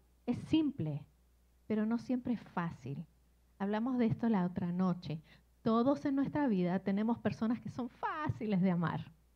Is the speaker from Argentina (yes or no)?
yes; Buenos Aires, Argentina; moved away; Yo soy de Buenos Aires y ahí antes yo sentía que subía al bus o al tren o al subte y era parte de una comunidad